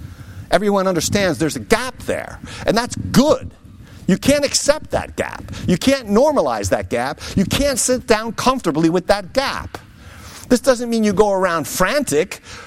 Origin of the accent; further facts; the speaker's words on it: New York, United States; You know, we're from New York, right? So we're from the New York City market. That's where we came from, which meant, you know, the news we got was New York City news because we're close to the city.